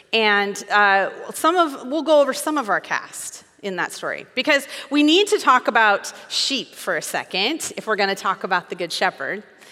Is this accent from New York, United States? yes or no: no; Wyoming, United States; I'm from Wyoming. It was a big old ranch where we had sheep and cattle and horses and all that kind of stuff.